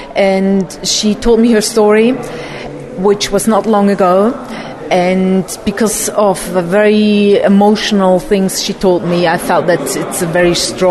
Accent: Switzerland; that even in my home country in Switzerland

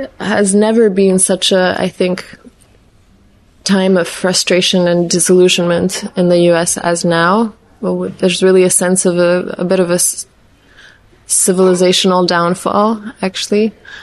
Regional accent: Poland; I'm from Poland

